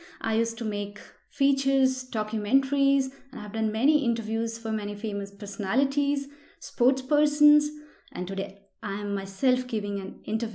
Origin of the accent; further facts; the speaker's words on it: Palampur, Himachal Pradesh, India; I grew up in Himachal Pradesh in a very small town called Palampur. It's famous for its tea garden. It's a beautiful, lush green valley. And it's a beautiful tourist place.